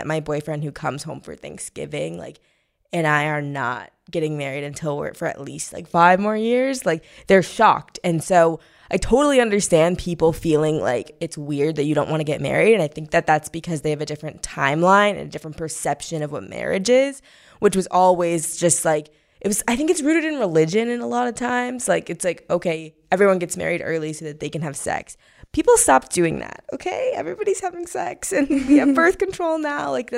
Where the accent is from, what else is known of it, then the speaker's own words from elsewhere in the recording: Missouri, United States; So, I totally get this because, babes, I'm from Missouri. The girls have 3 kids already.